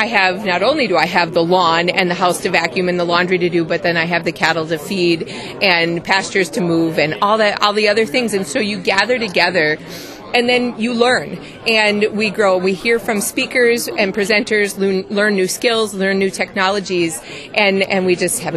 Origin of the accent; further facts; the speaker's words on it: Ten Strike, Minnesota, United States; I'm from Ten Strike, Minnesota, and we have a cow-calf operation with registered Herefords.